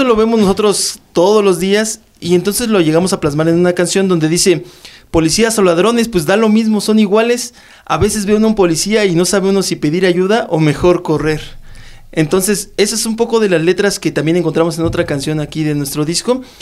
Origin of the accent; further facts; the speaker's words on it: Mexico; Nosotros, como ya comentaste, venimos de México. Esa es nuestra tercera gira aquí en Colombia.